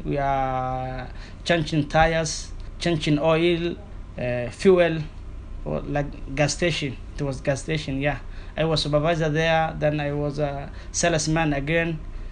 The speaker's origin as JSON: {"language": "English", "country": "Uganda", "second_language": "English", "moved": "yes", "lives_now": "Dodge City, United States", "said": "I'm from Africa, especially Uganda. I'm here since 2014, but I'm living now in Dutch City. I like in Dutch City, Kansas"}